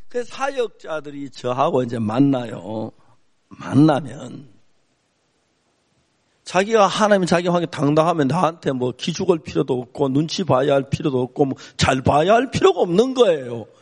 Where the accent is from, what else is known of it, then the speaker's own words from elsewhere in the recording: Seonsan, North Gyeongsang, South Korea; 우리 고향이 선산이니까 선산 땅콩이 알이 제일 충실하고 굵고 제일 맛있어.